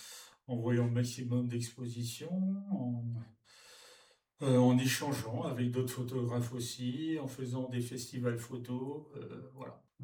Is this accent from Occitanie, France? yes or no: no; Morlaix, Brittany, France; born there; also born or lived in Marseille, France / Morocco; now in Guérande, France; j'ai 78 ans. Je suis né en Bretagne, à Morlaix.